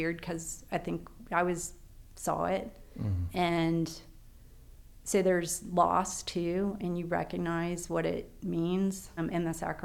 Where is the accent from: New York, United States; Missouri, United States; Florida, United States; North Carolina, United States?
Florida, United States; because I grew up in Brevard County, did not have as many people as yeah. it does now